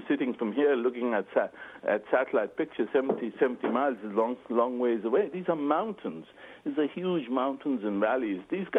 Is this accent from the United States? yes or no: no; Pakistan; I choose my words very carefully. I'm from Pakistan, and she's not.